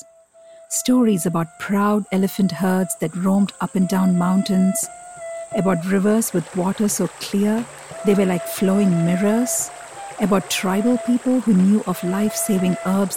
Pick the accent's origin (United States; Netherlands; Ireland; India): India; Kerala; I grew up in Kerala, the South Indian state that is famous for its beautiful tea plantations, palm-fringed beaches, monsoon-fed rivers, unspoiled forests.